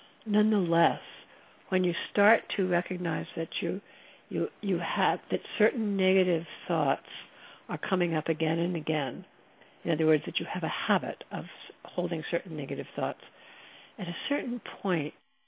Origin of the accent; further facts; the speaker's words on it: New Jersey, United States; You know, I'm the child of my parents. I grew up in New Jersey.